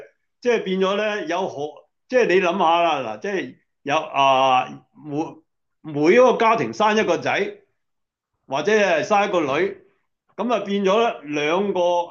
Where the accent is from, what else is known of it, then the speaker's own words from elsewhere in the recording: Hong Kong; 我諗我哋香港人咧就會注意